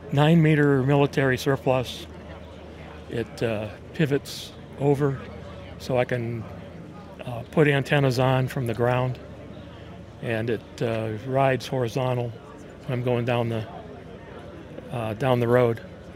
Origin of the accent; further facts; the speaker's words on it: Ohio, United States; now in Atlanta, United States; I lived most of my life in Ohio here. Northeastern Ohio is where I'm from. Okay. But I live near Atlanta right now.